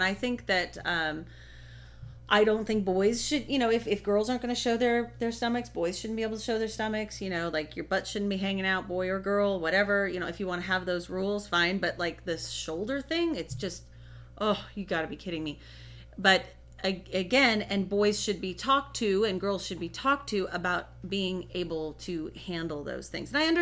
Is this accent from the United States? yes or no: yes; Los Angeles, California, United States; Welcome to growing up in Los Angeles